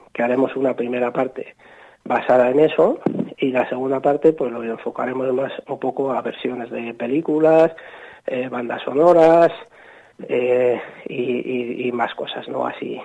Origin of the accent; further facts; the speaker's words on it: Burgos, Castile and León, Spain; somos de Burgos, como tú has dicho antes, claro. Es un pueblo pequeñito y en Burgos pues la climatología ya la conocemos.